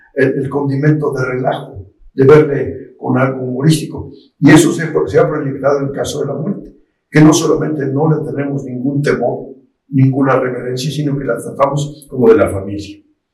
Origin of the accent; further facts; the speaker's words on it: Toxtepec, Puebla, Mexico; moved away as an adult; Soy del centro del estado, un pueblo que se llama Toxtepec, que está exactamente en el centro, en el corazón del estado. Y de ahí, como tantas personas, emigramos a la capital para trabajar, buscar oportunidades de superación.